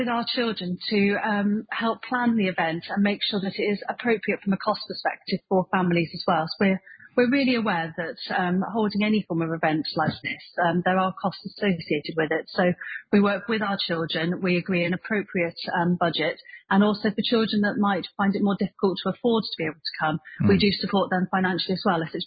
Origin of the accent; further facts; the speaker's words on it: Bath, South West England, United Kingdom; So I'm quite local. I'm from Bath